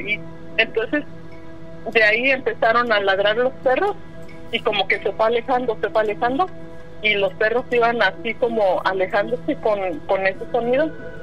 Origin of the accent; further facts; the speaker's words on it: Oaxaca, Mexico; now in Salt Lake City, United States; De Oaxaca.